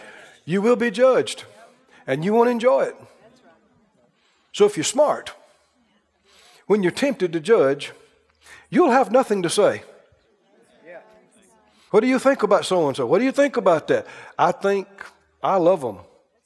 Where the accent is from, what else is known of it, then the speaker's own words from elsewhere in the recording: Mississippi, United States; accent: drawl; And somebody asked me where I grew up, and I told them Mississippi.